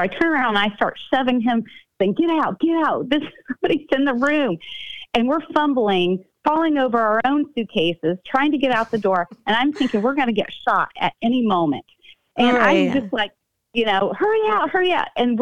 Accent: Midwest, United States; We're from the Midwest.

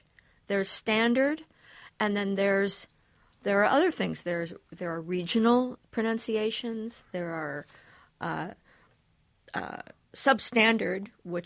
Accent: Midwest, United States; And I grew up in the Midwest.

